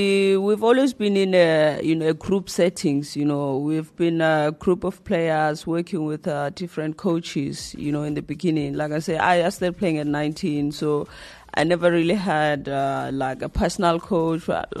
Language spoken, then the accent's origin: English; Limpopo, South Africa; Was born and raised in Limpopo province.